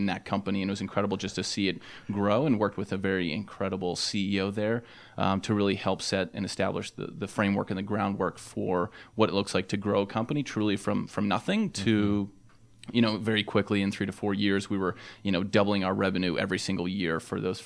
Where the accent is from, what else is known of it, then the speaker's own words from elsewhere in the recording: Philadelphia, Pennsylvania, United States; moved away as an adult; now in Atlanta, United States; Yes, that's correct. I'm originally from Philadelphia.